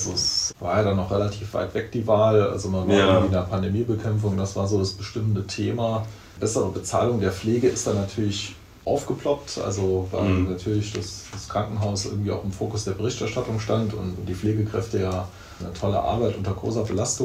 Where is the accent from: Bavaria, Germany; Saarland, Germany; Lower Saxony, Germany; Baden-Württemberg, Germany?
Saarland, Germany; Also ich komme aus dem Landkreis St. Wendel.